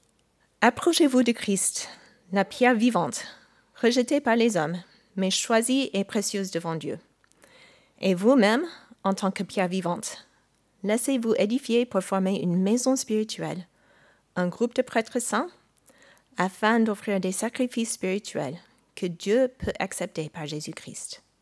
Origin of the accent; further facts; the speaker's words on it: United States; now in France; Je suis citoyenne des États-Unis, mais j'habite en France depuis 20 ans.